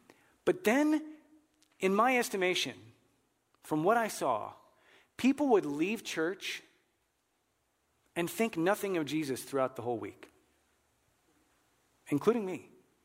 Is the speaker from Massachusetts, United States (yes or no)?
no; Illinois, United States; I grew up just outside of Chicago, and my family would regularly attend church.